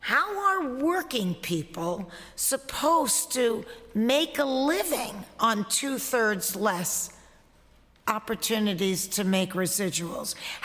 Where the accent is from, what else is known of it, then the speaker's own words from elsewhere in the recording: Flushing, New York, United States; I am a New Yorker born and raised. As a kid back in Flushing, Queens, I always dreamt of becoming a professional actor